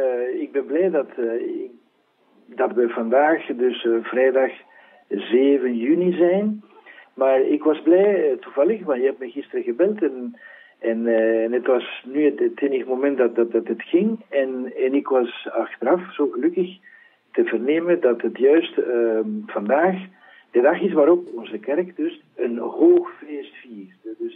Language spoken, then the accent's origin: Dutch; Spain; born there; Dutch is a second language; also born or lived in Belgium; zoals je zei. Ik werd in Spanje geboren in 1957. Hè. En dan, ik heb in Leuven gestudeerd, geneeskunde in het Nederlands. En zo heb ik deze mooie taal geleerd.